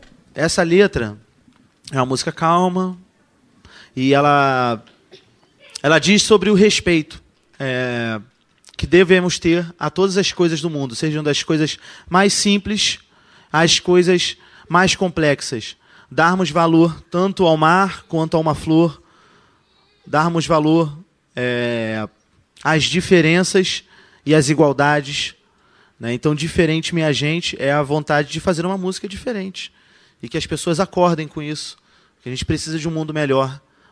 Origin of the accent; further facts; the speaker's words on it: Rio de Janeiro, Brazil; com alguns músicos da cidade de onde eu venho, que é o Rio de Janeiro